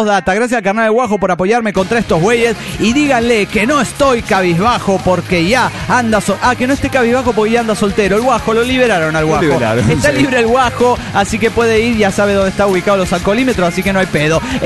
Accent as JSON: {"language": "Spanish", "region": "Mexico City", "country": "Mexico", "said": "del DF mexicano."}